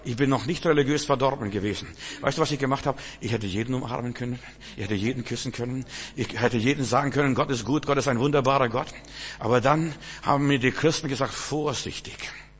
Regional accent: Bavaria, Germany; also ich bin ja in Bayern groß geworden, ich weiß, was in Bayern passiert.

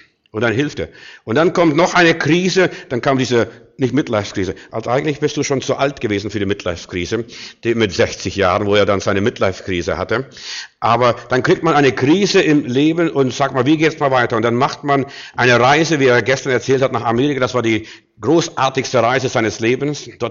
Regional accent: East Germany, Germany; ich komme ja aus dem Osten

